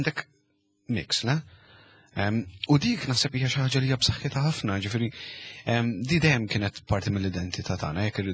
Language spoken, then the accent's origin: Maltese; Pembroke, Northern Region, Malta; jien minn Pembroke, jien resident ta' Pembroke